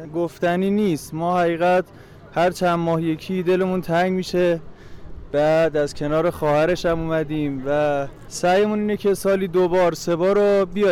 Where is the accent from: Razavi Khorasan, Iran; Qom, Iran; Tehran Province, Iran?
Qom, Iran; از قم اومدیم ما.